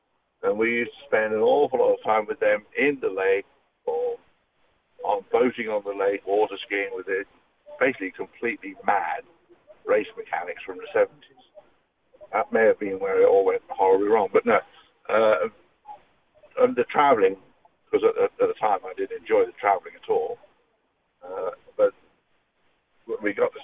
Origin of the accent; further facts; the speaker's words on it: England, United Kingdom; the village I grew up in England, which has about 11 people in it.